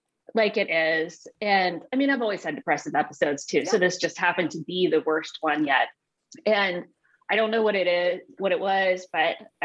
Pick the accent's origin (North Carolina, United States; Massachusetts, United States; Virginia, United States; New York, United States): Virginia, United States; Richmond; So, all right, I'm from Richmond, Virginia, which is arguably Poe's hometown too.